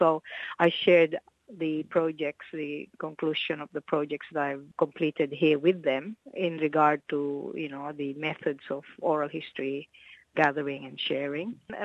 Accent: Philippines; And recognition certainly is a big thing for us psychologically and as Filipino people living here collectively.

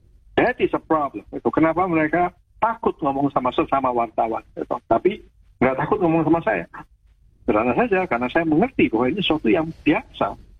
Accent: Jember, East Java, Indonesia; Saya besar di kota Jember, Jawa Timur. Sejak kecil saya juga tahu ada waria.

